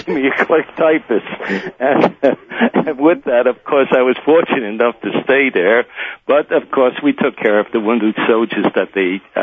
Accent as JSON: {"language": "English", "town": "Brooklyn", "region": "New York", "country": "United States", "tie": "born or raised there", "said": "Yes. We all were born in Brooklyn, and we grew up in New York."}